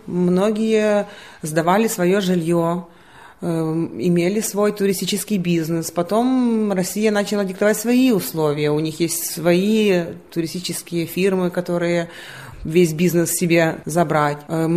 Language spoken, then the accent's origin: Russian; Ukraine; moved away; Вот как мы приехали из Украины в Европу, желая лучшей жизни, правильно, для себя, для своих детей.